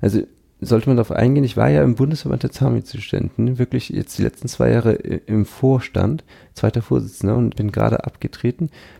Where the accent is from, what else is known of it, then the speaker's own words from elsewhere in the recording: Pinneberg, Schleswig-Holstein, Germany; Ja, ich komme ja aus Pinneberg, also bin ich geboren nördlich von Hamburg, das ist vielleicht so 20 Minuten nördlich, nordwestlich.